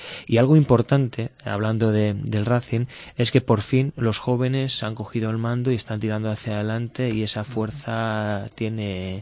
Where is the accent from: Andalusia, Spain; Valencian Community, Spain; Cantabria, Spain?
Cantabria, Spain; Castro Urdiales; Yo siempre me he sentido cántabro, a todos los sitios donde voy digo que soy de Castro Urdiales, Cantabria